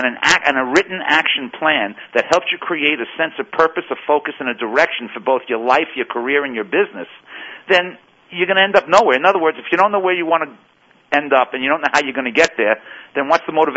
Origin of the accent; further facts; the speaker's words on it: Sheepshead Bay, New York, United States; I grew up in Sheepshead Bay.